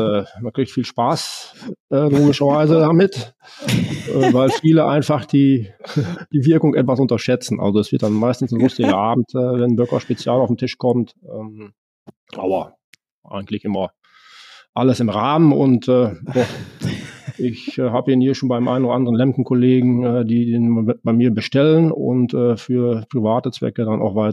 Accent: North Rhine-Westphalia, Germany; Also ich bin Münsterländer, vielleicht zu meiner Person, aus dem westlichen Münsterland, war einer der ersten Westfalen überhaupt hier am Niederrhein bei Lemken, vor diesen 38 Jahren, 1985.

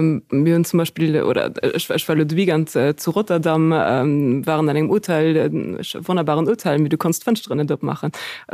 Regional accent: Rhineland-Palatinate, Germany; Also, wenn ich gucke, wo ich herkomme, ich komme von der Mosel

